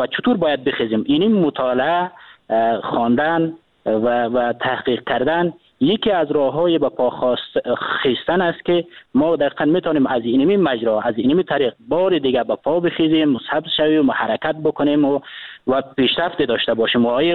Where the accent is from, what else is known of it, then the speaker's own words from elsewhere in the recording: Afghanistan; به عنوان یک افغان، با عنوان یک جوان در وطن ما زندگی میکنیم،